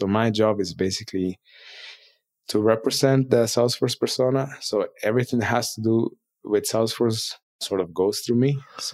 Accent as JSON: {"language": "English", "country": "Costa Rica", "said": "By the way, I'm from Costa Rica."}